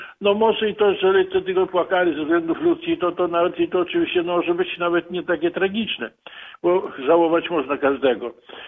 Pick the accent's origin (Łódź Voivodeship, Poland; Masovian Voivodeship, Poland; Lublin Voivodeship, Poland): Lublin Voivodeship, Poland; no to ja pochodzę z dawnego powiatu Biała Podlaska, obecnie Łosice